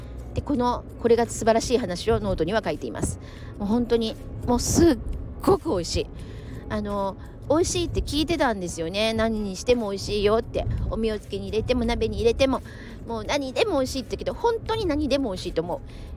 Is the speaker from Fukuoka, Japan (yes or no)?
no; Yutenji, Tokyo, Japan; 私生まれも育ちも祐天寺なんで